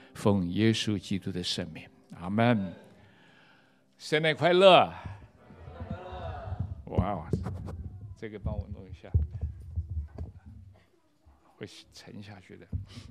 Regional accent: China; 今天是我们中国人信耶稣的时代到了。主，你不偏待人，你照样怜悯我们中国人。

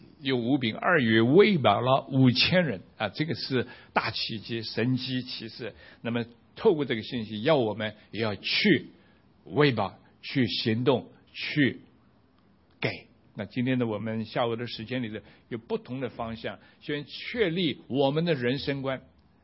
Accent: China; 我们中国人从古到现在，很多的先生先贤们啊，他们说人生不满百，却常怀千岁忧啊。

